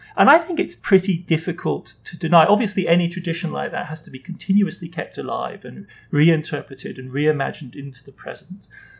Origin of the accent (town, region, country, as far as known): Germany; born or raised there; also born or lived in West Germany